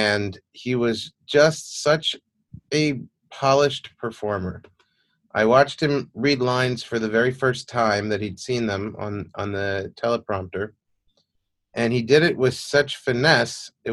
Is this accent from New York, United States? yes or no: yes; New York, United States; And then it's stories of growing up in New York and going to the Macy's Thanksgiving Day Parade with my family